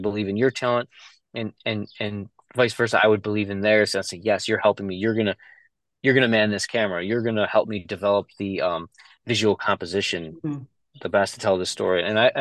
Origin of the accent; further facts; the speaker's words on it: Midwest, United States; I'm not from New York. I'm a Midwest.